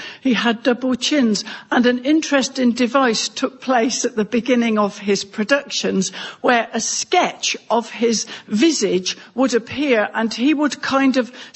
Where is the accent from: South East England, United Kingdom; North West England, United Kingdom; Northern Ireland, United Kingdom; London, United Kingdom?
South East England, United Kingdom; as I was brought up very near Oxford, and I happen to know this fact.